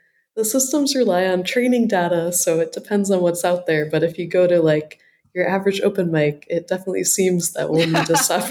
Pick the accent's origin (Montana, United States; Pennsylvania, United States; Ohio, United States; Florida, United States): Ohio, United States; So I'm originally from Appalachia, like the southern part of Ohio. That's Appalachian.